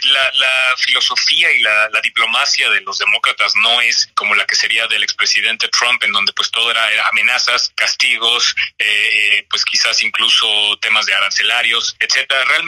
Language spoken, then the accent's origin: Spanish; Mexico; Nos da gusto como mexicanos tener un gobierno que está dedicado a eliminar la corrupción